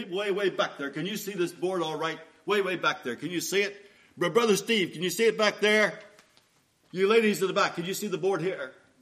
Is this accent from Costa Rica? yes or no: yes; Costa Rica; I can't hide the fact that I'm from Costa Rica.